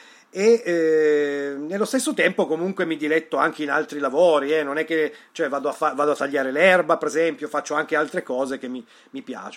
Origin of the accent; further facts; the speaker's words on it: Ferrara, Emilia-Romagna, Italy; moved away as an adult; also born or lived in Turin; now in Germany; Io sono da 10 anni che sono qui in Germania, sono venuto perché io vengo dal nord Italia, sono di Ferrara, ma ho vissuto 35, forse 36 anni a Torino, quindi mi sento un po' più torinese